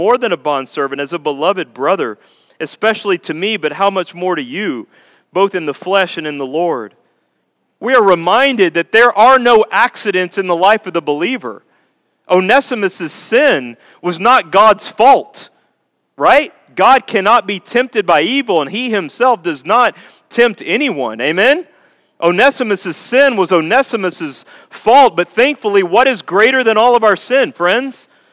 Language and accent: English; Texas, United States; And that's where I grew up in Texas, and I took her back to visit my family.